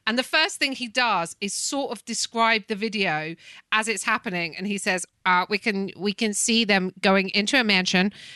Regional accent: United Kingdom; Now, as a British person, you know, I want to say wet ass pussy, Andy.

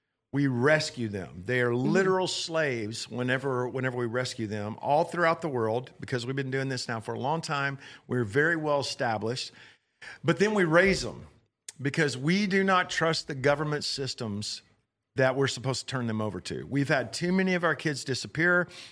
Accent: Texas, United States; I'm from Johnson County, Texas.

